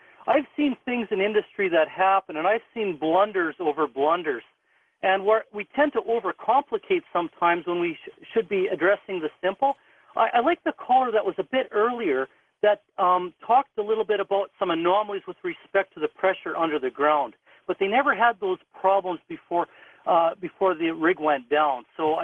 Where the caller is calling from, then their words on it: Canada; I'm calling you from Canada. I've got 20 years experience on the biggest pipeline in the world up here in Canada.